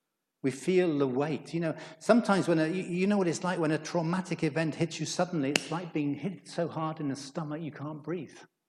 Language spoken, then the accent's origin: English; United Kingdom; And, you know, of course, we're British, aren't we? So we just have a cup of tea and carry on.